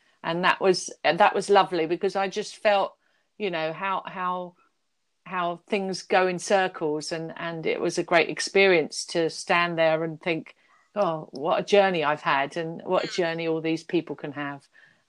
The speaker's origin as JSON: {"language": "English", "region": "London", "country": "United Kingdom", "tie": "born or raised there", "said": "And also I was brought up in West London and near Southall."}